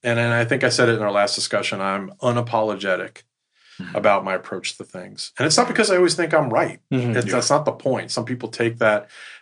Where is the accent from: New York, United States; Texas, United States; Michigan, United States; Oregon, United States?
New York, United States; Born and raised in New York, amazing city. Once you're a New Yorker, you're always a New Yorker.